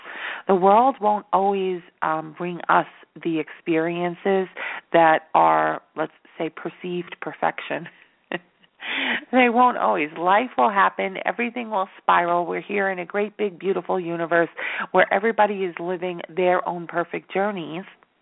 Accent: New York City, New York, United States; and I am a New Yorker. I lived inside Manhattan for years upon years, never dreamt I would be anything but a New Yorker.

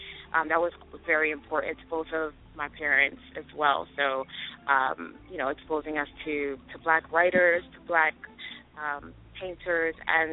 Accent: New Jersey, United States; also born or lived in Maryland; I was born in January of 1983. I was born on Andrews Air Force Base in Maryland. Both my parents were in the Air Force. They met there. They met in the Air Force. And I was born there, and I lived there for about a year before we relocated to New Jersey.

